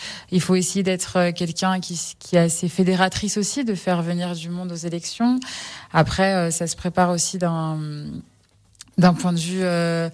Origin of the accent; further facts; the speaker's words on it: Passy, Auvergne-Rhône-Alpes, France; Oui. Alors, je suis originaire de Passy